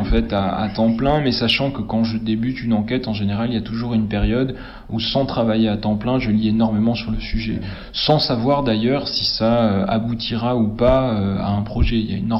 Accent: Provence-Alpes-Côte d'Azur, France; J'ai connu le coulis de tomate de ma grand-mère, j'ai grandi en Provence

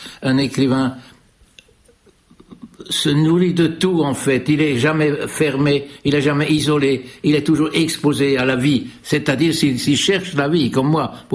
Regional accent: Bern, Switzerland; je parlais déjà l'italien, que j'avais appris dans la rue. Parce que là où j'ai grandi, à Berne en Suisse, C'était un quartier qui était il y avait une grande population italienne, des ouvriers. Et on a grandi comme enfants avec des enfants italiens.

